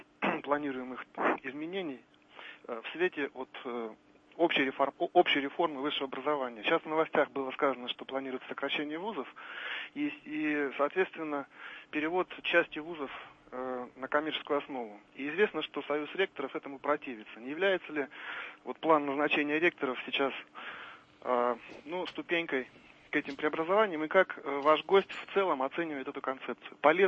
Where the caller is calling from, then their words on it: Tomsk, Tomsk Oblast, Russia; я звоню из Томска.